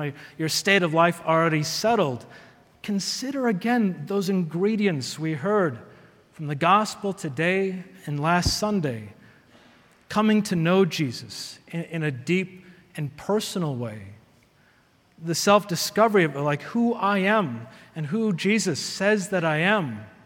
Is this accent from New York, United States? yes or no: no; Wisconsin, United States; now in Denver, United States; So I've been here, and well, I'm from Wisconsin. I came here and entered seminary.